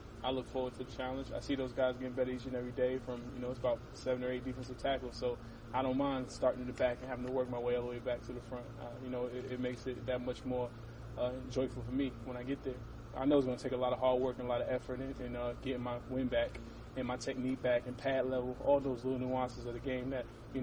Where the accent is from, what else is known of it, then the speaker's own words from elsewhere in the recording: New York City, New York, United States; I'm from New York City. All those good things, you know, taken into consideration.